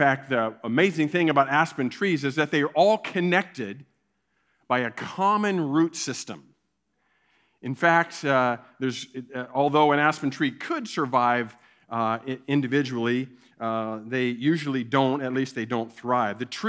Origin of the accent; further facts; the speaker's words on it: Ohio, United States; I grew up in Ohio, went to school and graduate school in Chicago